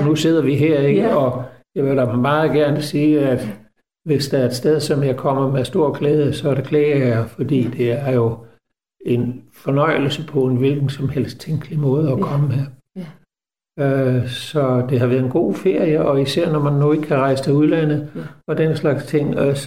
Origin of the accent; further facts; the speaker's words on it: Region of Southern Denmark, Denmark; jeg kommer fra Sundeved, og så er vi lidt snakket, det er nok noget andet end det, vi snakker her uge